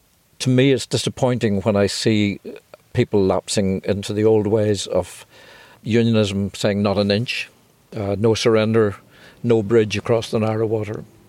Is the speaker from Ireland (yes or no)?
yes; Ireland; Well, I'm Irish. I'm 100% Irish.